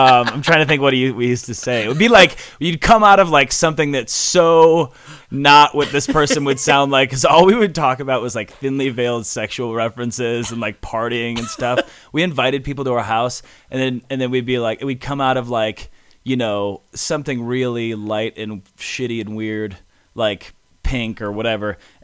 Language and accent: English; Michigan, United States; now in Denver, United States; And I came from Michigan. I grew up in Michigan. I came to Colorado 14 years ago.